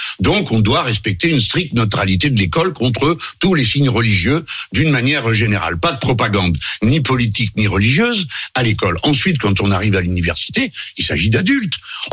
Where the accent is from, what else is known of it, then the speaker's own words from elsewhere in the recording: France; Deuxième chose, nous sommes des Français, donc nous écrivons des textes. Les Anglais font pas ça, hein.